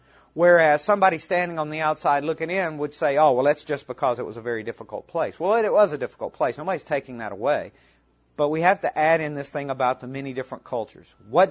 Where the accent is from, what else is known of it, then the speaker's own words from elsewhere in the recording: Mississippi, United States; and we're originally from Mississippi. You can probably tell by the accent.